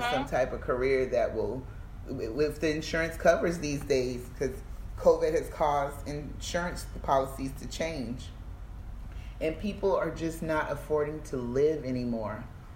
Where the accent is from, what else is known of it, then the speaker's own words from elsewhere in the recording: United States; as I study the white counterparts that I grew up on American soil